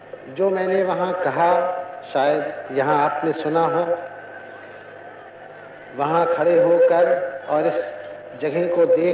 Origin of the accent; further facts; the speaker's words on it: Uttar Pradesh, India; इसलिए नहीं कि मैं उत्तर प्रदेश से आया और आप हैदराबाद या आंध्र से आए